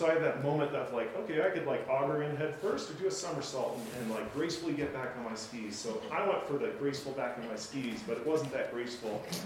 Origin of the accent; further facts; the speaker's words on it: Illinois, United States; First, growing up in Illinois, you become such a great skier, it was just a natural fit.